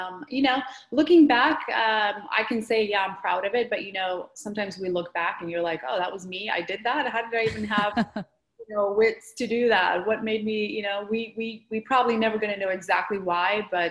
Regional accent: Georgia; I grew up in Georgia, the country. For those of you who are wondering, Georgia is a country in Europe. It is south of Russia.

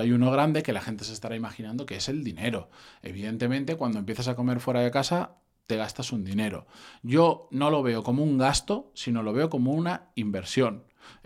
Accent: Benidorm, Valencian Community, Spain; Yo de donde soy originalmente, yo soy de Benidorm.

